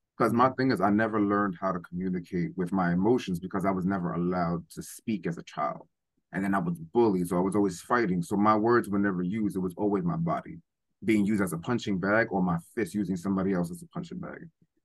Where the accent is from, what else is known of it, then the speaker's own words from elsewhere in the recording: Bronx, New York, United States; Oh, well, I mean, I'm from the Bronx, so it was very much like that.